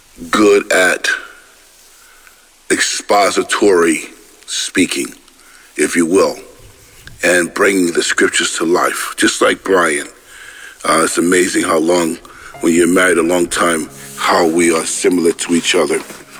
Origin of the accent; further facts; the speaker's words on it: Evans, Georgia, United States; I'm from Evans, Georgia, right outside of Augusta.